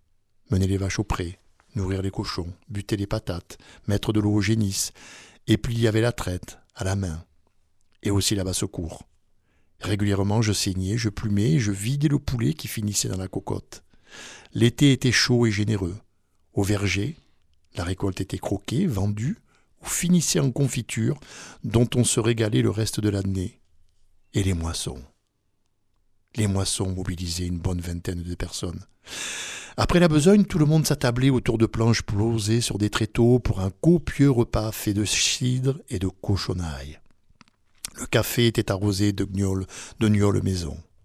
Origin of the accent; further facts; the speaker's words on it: Senegal; born there; qui est d'ailleurs le plat de référence au Sénégal, mon pays natal.